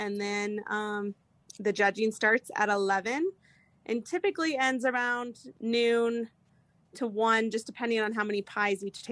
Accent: Carbondale, United States; But the fair has been a huge part of our life growing up in Carbondale.

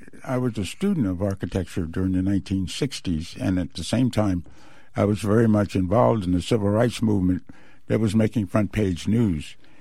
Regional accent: Philadelphia, Pennsylvania, United States; Well, I was born in the Bottom, which was the area of Philadelphia where poor people lived.

